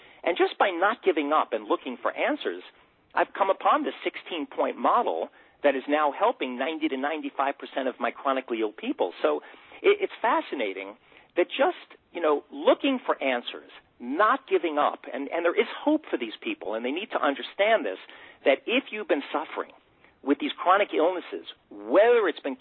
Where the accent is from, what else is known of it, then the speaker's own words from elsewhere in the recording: Queens, New York, United States; now in Poughkeepsie, United States; I'm normally from Bayside, Queens. You know, and I decided, oh, it would be nice to move to the river and the mountains. So I moved upstate, about 2 hours into the Hudson Valley near Poughkeepsie, New York.